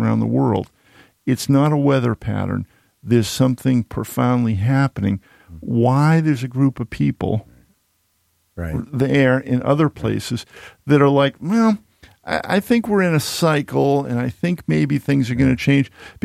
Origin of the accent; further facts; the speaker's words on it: Boston, Massachusetts, United States; I grew up in Boston.